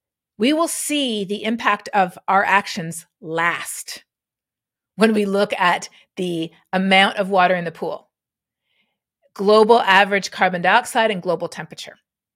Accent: Canada; now in United States; Well, growing up in Canada, I had never met somebody who didn't think climate change was real until I moved to the U.S.

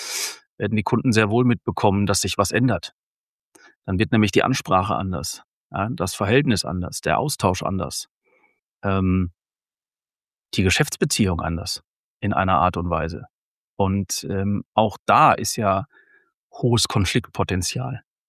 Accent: North Rhine-Westphalia, Germany; aus meiner alten Heimat, über den Biggesee

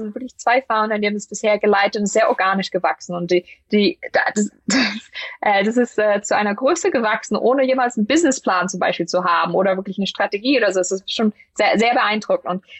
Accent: Germany; ich weiß noch als Kind in Deutschland

